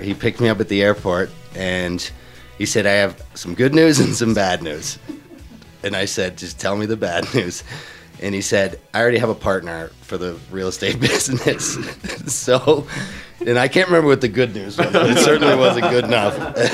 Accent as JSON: {"language": "English", "region": "Pennsylvania", "country": "United States", "tie": "born or raised there", "said": "So I grew up in Pennsylvania, near suburbs of Philadelphia."}